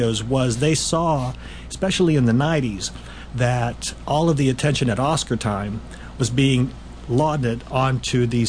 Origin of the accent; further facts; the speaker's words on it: Midwest, United States; also born or lived in West Coast; I have memories of growing up in the Midwest and on the West Coast